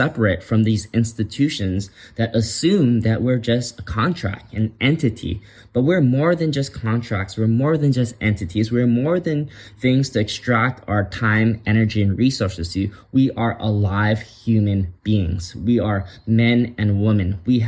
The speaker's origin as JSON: {"language": "English", "region": "Hawaii", "country": "United States", "tie": "born or raised there", "said": "And if you're like me growing up in Hawaii, you kind of know what I'm talking about."}